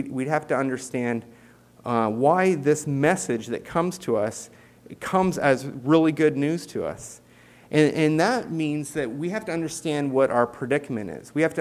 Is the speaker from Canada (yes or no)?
yes; Canada; Many of you know that I grew up in Canada, a Canadian citizen.